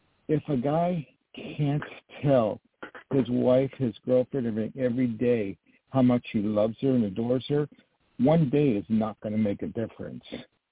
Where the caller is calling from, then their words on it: New York, United States; from New York.